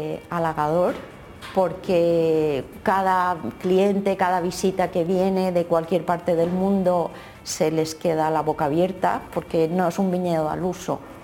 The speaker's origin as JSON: {"language": "Spanish", "town": "Novelda", "region": "Valencian Community", "country": "Spain", "said": "mi abuelo en Novelda, yo soy de Novelda, mi abuelo sí tenía unas viñas, pero de uva de mesa, que es lo típico del Vinalopó."}